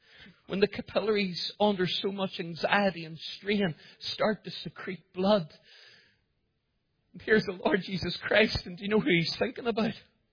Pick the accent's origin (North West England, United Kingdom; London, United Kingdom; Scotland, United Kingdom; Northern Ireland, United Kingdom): Northern Ireland, United Kingdom; Cookstown; because I grew up in Cookstown Gospel Hall, I use the King James Version.